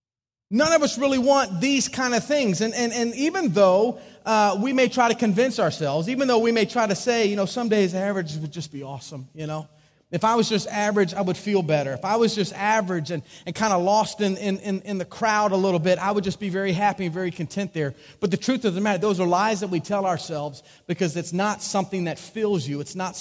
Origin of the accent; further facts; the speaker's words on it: the South, United States; So I'm not an average American today, folks. I'm a Southerner.